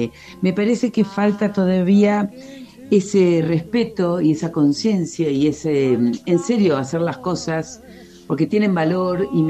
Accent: Buenos Aires, Argentina; now in Bariloche, Argentina; Yo vengo de Buenos Aires, pero ya hace 40 años que estoy en Bariloche.

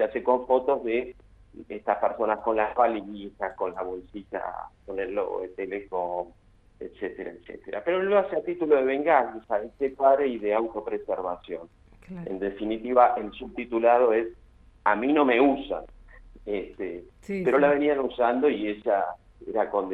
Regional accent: Argentina; vivo en Río Negro, tengo el interés legítimo como argentino de acceder a un lago

